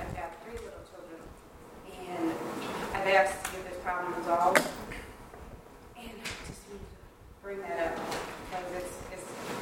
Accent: Illinois, United States; from Illinois.

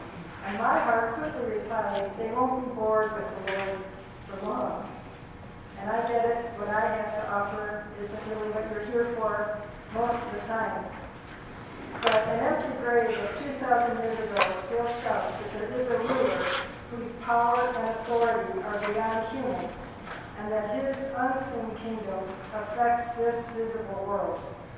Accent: Plano, Texas, United States; since I'm a neighbor from Plano

